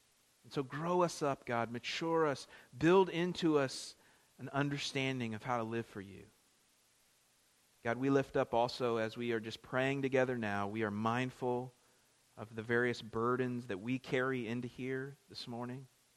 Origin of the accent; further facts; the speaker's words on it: Florida, United States; And I'm from Florida, so I'd been to Orlando many times, enjoyed the various theme parks there. In fact, they're sort of not that big of a draw for me, being from Florida.